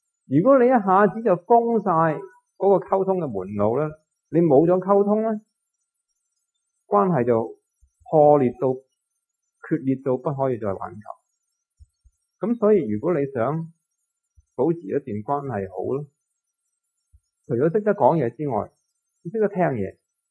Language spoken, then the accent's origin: Cantonese; Hong Kong; 但我哋香港人，因为中国人唔中意喎